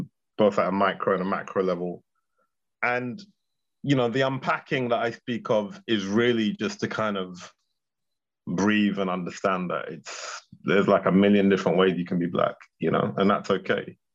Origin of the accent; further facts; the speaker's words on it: Ghana; now in United Kingdom; this is the 80s, so I'm from Ghana, people were like, where are you from? Guyana